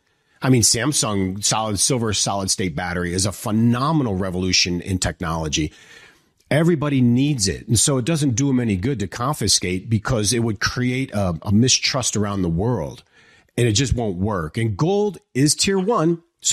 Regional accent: Detroit, Michigan, United States; I'm from Detroit originally.

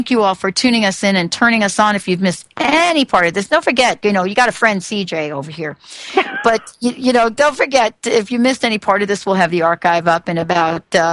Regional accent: East Coast, United States; I grew up on the East Coast, certain perception about who we are.

